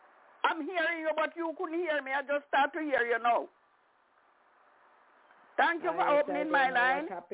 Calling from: Albany, New York, United States; I'm calling from Albany, New York.

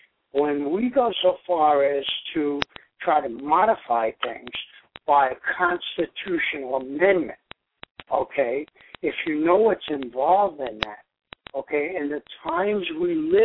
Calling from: New York, United States; on, and I'm over in New York.

